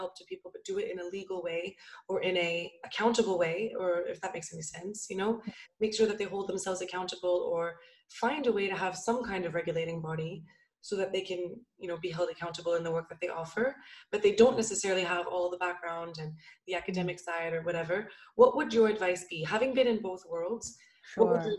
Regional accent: Montreal, Quebec, Canada; but I'm from Montreal too.

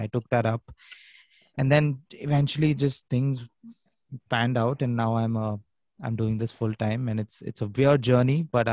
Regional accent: Hyderabad, Telangana, India; Yeah, so I'm a musician from Hyderabad

